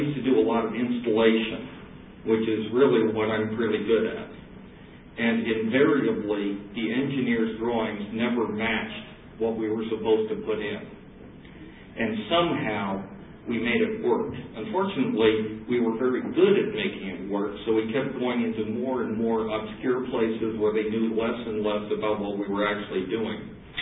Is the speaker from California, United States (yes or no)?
no; Florida, United States; I think it's a dry air here. I'm from Florida, so I'm not used to air.